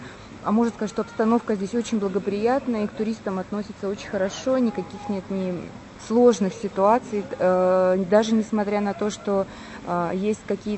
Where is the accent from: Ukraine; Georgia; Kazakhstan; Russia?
Russia; я из России. Я занимаюсь тем, что перевожу и издаю книги там, в России.